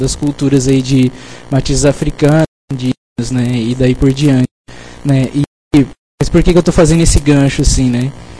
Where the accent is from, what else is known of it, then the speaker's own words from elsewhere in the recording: Cuiabá, Mato Grosso, Brazil; now in Porto Alegre, Brazil; sou do Fora do Eixo, né? Morei a vida inteira em Cuiabá e estou há 3 meses aqui em Porto Alegre, né?